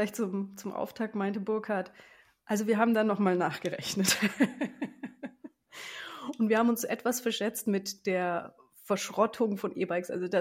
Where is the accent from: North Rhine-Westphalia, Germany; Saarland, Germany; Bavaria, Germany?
Bavaria, Germany; Kempten; Als ich da aufgewachsen bin, da war nichts. Nichts. Bis gar nichts und in meinem Heimatdorf war noch viel weniger. Und da ist ja jetzt auch Newman zu Hause und es war Lightwheel zu Hause in Wiggensbach im Allgäu.